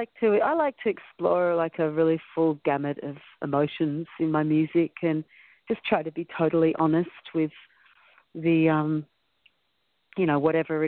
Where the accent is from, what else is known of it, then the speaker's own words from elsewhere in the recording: Victoria, Australia; Well, remember, I'm Australian. Melbourne gets really hot.